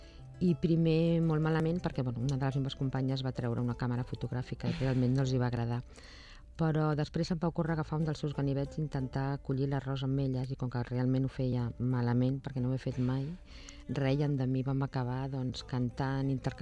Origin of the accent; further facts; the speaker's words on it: Barcelona, Catalonia, Spain; Jugàvem amb un avantatge que som de Barcelona